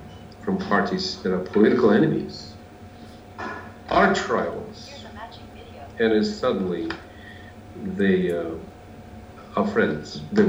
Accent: Bosnia & Herzegovina; even I am from Bosnia and I am one of Bosnians

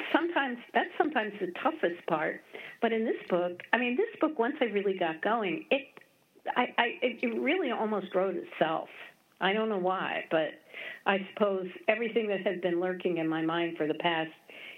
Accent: Washington, District of Columbia, United States; now in Chicago, United States; I grew up in Washington, D.C. Probably a lot of your listeners already know that. Or probably, I don't know if they even care, but I've been in Chicago. I've been in Chicago now over 40 years.

